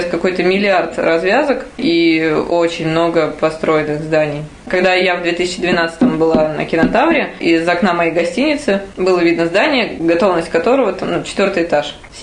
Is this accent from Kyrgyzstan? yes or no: yes; Bishkek, Kyrgyzstan; now in Russia; Так как я уроженка даже не Раменского района, а Средней Азии, Бишкека, я полетела в конце декабря с факелом на родину